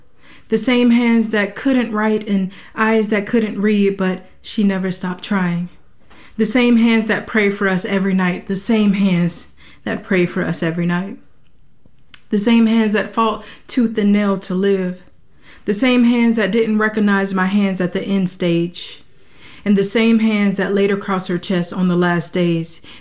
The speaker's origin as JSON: {"language": "English", "region": "Georgia", "country": "United States", "said": "I'm a poet from South Georgia."}